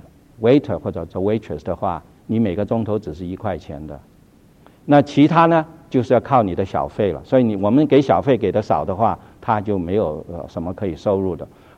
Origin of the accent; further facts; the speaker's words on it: China; 因为我想我们中国人都很喜欢吃，所以呢就时常到这个餐馆去吃饭。